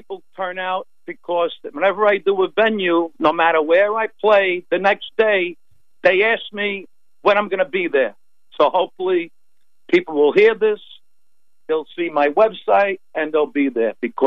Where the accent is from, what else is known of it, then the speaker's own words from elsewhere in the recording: Brooklyn, New York, United States; there was a comedy club in my neighborhood growing up in Brooklyn called Pip's Comedy Club in Sheepshead Bay